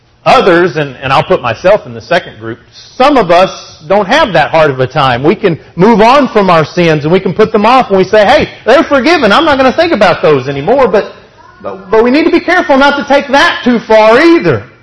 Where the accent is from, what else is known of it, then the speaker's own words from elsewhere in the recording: Texas, United States; But for a West Texas boy, I remember it clearly.